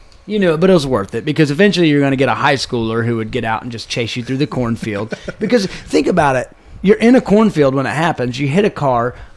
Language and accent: English; Bloomfield, United States; we grew up in Bloomfield, and basically it's all cornfields.